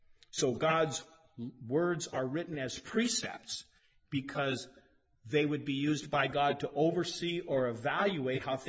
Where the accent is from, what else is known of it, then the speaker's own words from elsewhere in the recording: Denver, Colorado, United States; born there; And some of you went out of your way to say nice things to me because, well, I was born in Denver.